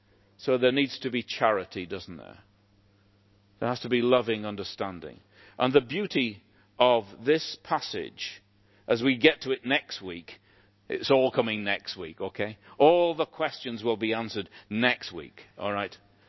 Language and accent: English; Northern Ireland, United Kingdom; So I'm from Northern Ireland, okay, and I love Northern Ireland